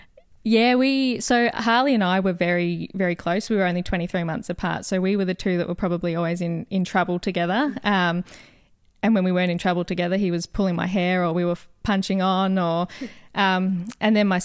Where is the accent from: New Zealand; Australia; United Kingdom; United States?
Australia; Wonthaggi, Victoria; also born or lived in Kilcunda; We grew up in Kilcunda and Wonthaggi, so we were always outdoors